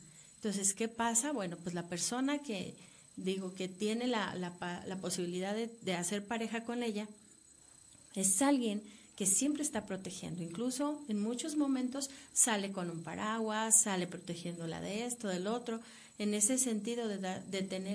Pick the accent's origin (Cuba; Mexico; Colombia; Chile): Mexico; hay muchas situaciones que para nosotros como mexicanos pues son muy equiparables